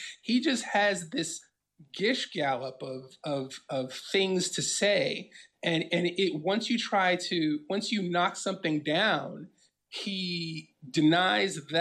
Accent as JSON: {"language": "English", "town": "Washington", "region": "District of Columbia", "country": "United States", "tie": "born or raised there", "said": "Washington, D.C., born and raised, born in Howard University Hospital, went to Howard University."}